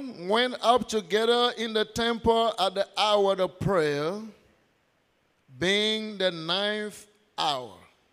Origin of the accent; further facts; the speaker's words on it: Liberia; I'm from Liberia. Liberia is a very small country on the west coast of Africa with a population of 3.4 million, land speed of 43,000 square miles